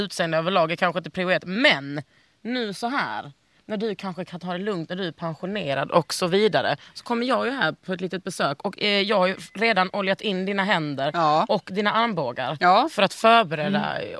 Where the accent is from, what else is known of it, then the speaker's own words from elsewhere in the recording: Lund, Skåne, Sweden; also born or lived in Stockholm / Malmö; och ja, jag är från Lund då, som man hör. Och så har jag bott i Stockholm i kanske 8 år och bott i Malmö.